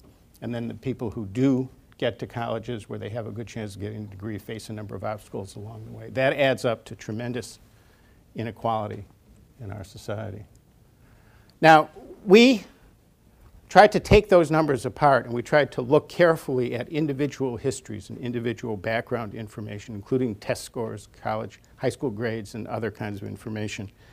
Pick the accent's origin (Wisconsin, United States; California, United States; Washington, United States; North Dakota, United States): Wisconsin, United States; Nothing against Whitewater, but it's one whose name I know because I grew up in Wisconsin.